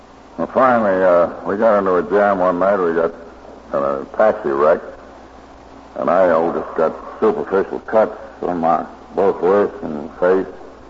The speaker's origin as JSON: {"language": "English", "town": "Albany", "region": "New York", "country": "United States", "tie": "born or raised there", "said": "but I was in the outfit that was stationed around right in my hometown of Albany."}